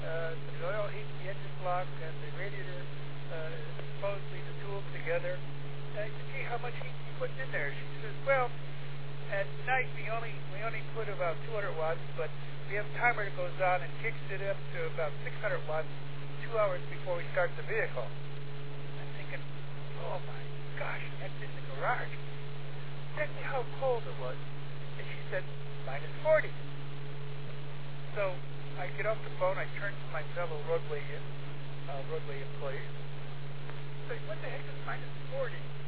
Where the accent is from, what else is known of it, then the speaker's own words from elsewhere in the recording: New York, United States; also born or lived in Buffalo; I was born in Buffalo, moved to central New York State, and when I moved out here, I'm the only guy that had snow chains.